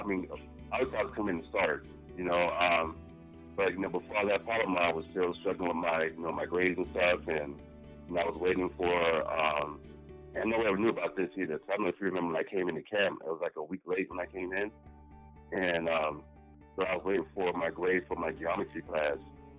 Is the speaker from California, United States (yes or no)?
yes; Oceanside, California, United States; So I'm from Oceanside, California. South of San Diego. Well, more north of San Diego, I guess.